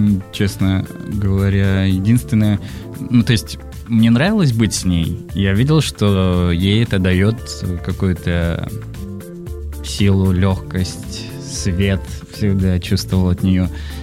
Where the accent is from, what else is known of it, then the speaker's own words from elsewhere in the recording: Siberia, Russia; Я вообще из Сибири.